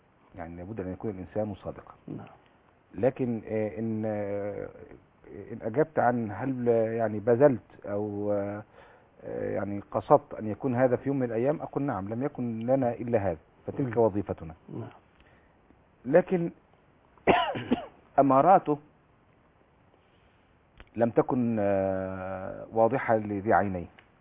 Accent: Egypt; عشان أنا مصري ولا عشان أنا أزهري

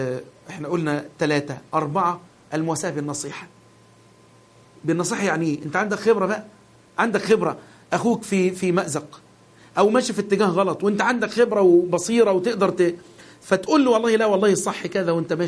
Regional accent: Egypt; أن يحفظ بلدنا مصر

